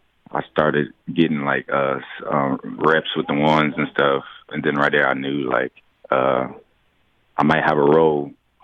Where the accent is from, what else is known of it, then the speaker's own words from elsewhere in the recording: Erath, Louisiana, United States; I was in my hometown in Erath. Louisiana.